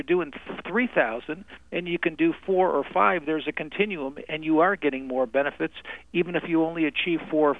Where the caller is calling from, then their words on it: Royal Oak, Michigan, United States; I'm calling from Detroit, Michigan, actually Royal Oak, Michigan.